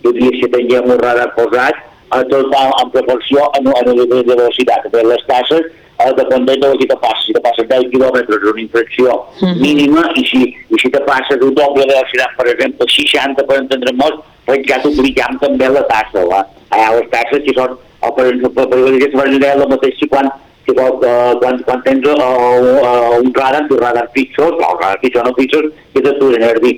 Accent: Pollença, Balearic Islands, Spain; la gent que ja som d'Impollença, més o manco

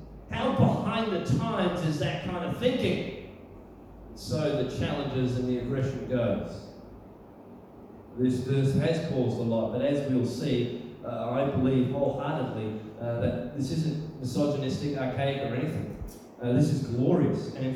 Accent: Australia; accent: Australian; My Australian accent probably messed that up

